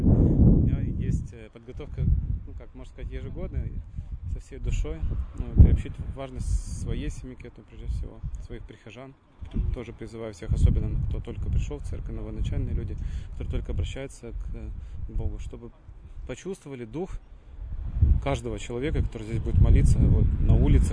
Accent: Odesa Oblast, Ukraine; moved away; Я 3 года как с Одесской области выехал, с семьей здесь служу.

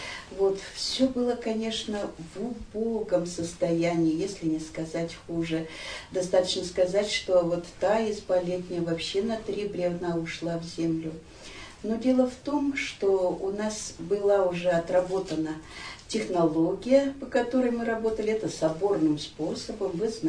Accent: Koptelovo, Sverdlovsk Oblast, Russia; Я родом из Коптелова, тоже из старинного села. Сюда мы приехали с мужем работать учителями.

